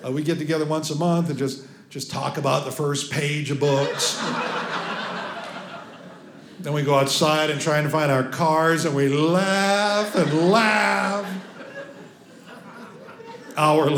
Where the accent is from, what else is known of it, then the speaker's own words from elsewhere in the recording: Hawaii, United States; now in Seattle, United States; I grew up in Hawaii, it's a lot of who I am. So even though my kids are being raised in Seattle, I want them to be close to that culture.